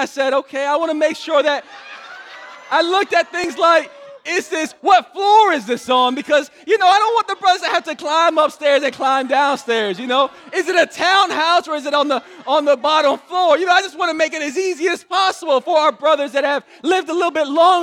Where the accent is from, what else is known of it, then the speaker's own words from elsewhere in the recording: Orlando, Florida, United States; we are going to a conference, the Exponential Conference in Orlando, Florida, my hometown